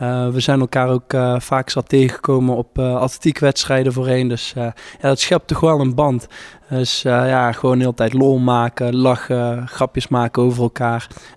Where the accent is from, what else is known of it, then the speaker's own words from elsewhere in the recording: North Brabant, Netherlands; we komen toevallig allemaal uit Brabant. Dus we hebben allemaal een beetje dezelfde manier van denken, dezelfde manier van doen.